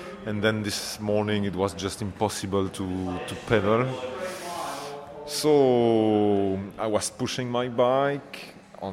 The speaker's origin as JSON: {"language": "English", "country": "Belgium", "second_language": "English", "lives_now": "Cambridge, United Kingdom", "said": "I'm from Belgium, but I live in Cambridge now."}